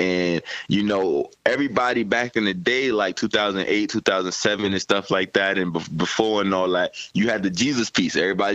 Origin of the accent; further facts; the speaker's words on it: Brooklyn, New York, United States; Like, me personally, I'm from the East Coast, being from Brooklyn, New York, and stuff like that.